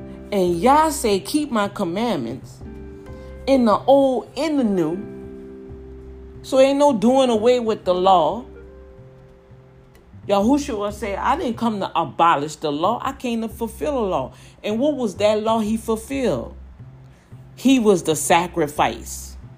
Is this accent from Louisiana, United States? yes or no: yes; Louisiana, United States; Oh, I'm from Louisiana. I'm from this part of Louisiana.